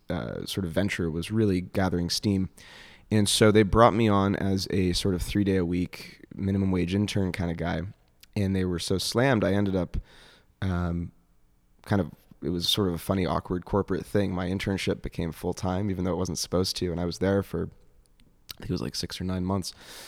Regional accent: Northeast, United States; I'm from the Northeast, so I said, well, maybe I could go back to Europe.

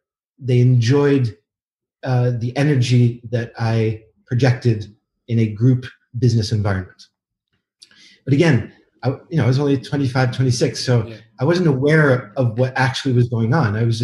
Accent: New York, United States; now in Paris, France; I live in Paris. I'm from New York.

